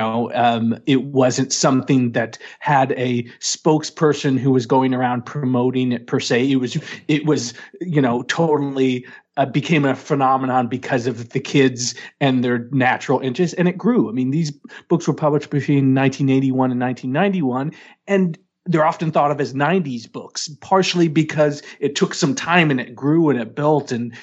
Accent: Missouri, United States; also born or lived in St. Louis; And I'm from Missouri. I'm just from Southwest Missouri, but down by Springfield.

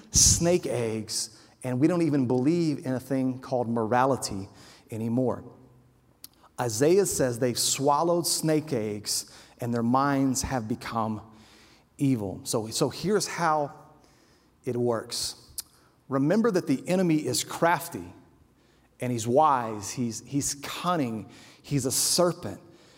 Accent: Louisiana, United States; I remember growing up in South Louisiana. Like many of you, I was around alcohol my whole life.

